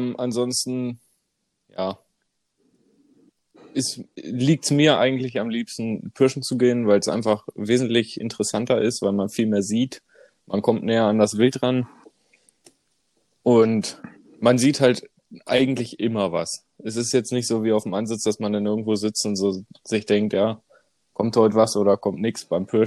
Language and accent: German; Lower Saxony, Germany; Ich komme aus der Nähe von Hannover.